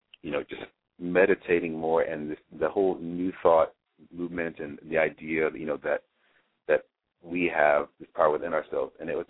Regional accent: Houston, Texas, United States; I grew up in Houston, Texas. And in Texas, you know, it's very much the South.

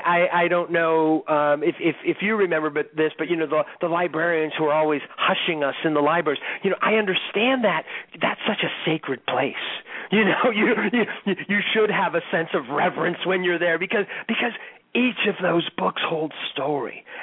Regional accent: Struthers, Ohio, United States; I grew up in Northeast Ohio, just outside of Youngstown, a blue collar community in the small town of Struthers, Ohio.

